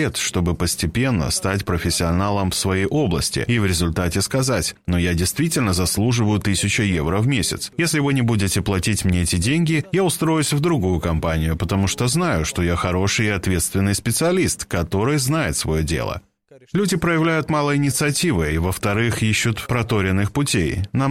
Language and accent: Russian; Moldova; Важно то, что я из Молдовы.